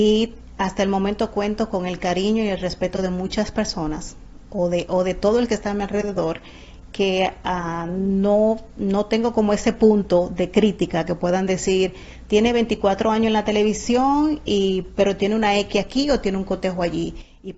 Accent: Salcedo, Hermanas Mirabal, Dominican Republic; yo soy de Salcedo

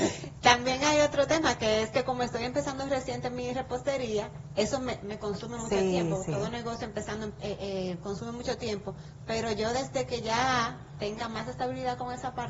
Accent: Bonao, Monseñor Nouel, Dominican Republic; yo desde pequeña, yo soy de Bonao y estudié en un colegio que le daba mucha importancia a lo que es el arte y la música, la pintura.

